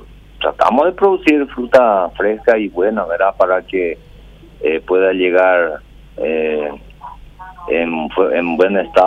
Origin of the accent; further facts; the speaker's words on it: Paraguay; Yo ya soy paraguayo